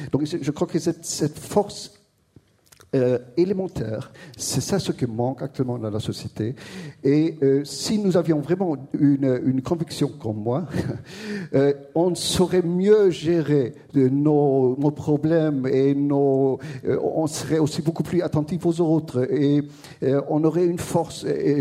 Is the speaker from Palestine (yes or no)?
no; Germany; je suis allemand.